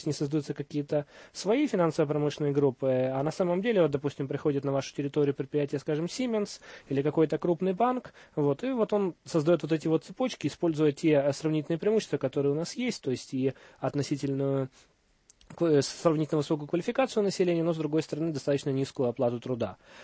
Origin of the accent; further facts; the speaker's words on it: Kyiv, Ukraine; я вам говорю как киевлянин, то есть у нас по большому счету в Киеве все прекрасно понимают.